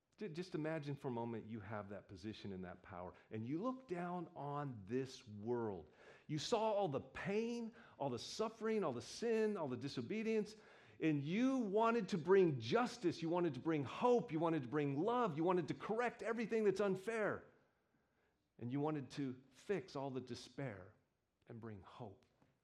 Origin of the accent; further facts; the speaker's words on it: United States; I'm a little ashamed because I'm an American, and we won that war.